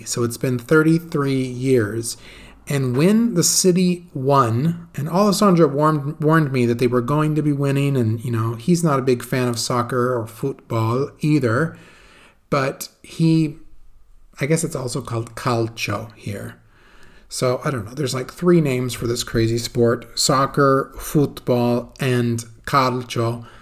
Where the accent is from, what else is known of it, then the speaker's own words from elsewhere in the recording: United States; because I'm from the United States and we just don't follow soccer, as we call it.